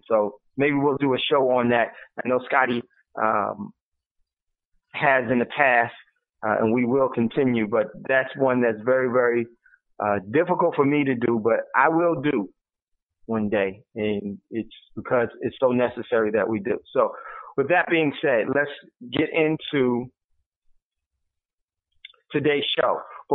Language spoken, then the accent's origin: English; New York and New Jersey area, United States; I grew up in the New York and New Jersey area.